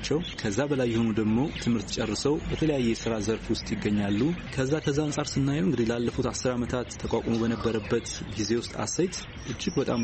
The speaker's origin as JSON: {"language": "Amharic", "town": "Debre Tabor", "region": "Amhara", "country": "Ethiopia", "tie": "born or raised there", "said": "ተወልጄ ያደግኩት በጎንደር አካባቢ ደብረ ታቦር በሚባል ከተማ ነው።"}